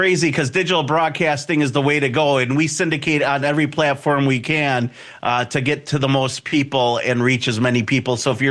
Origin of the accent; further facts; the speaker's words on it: Wisconsin, United States; I'm from Wisconsin. That's where I got this silly accent from, right?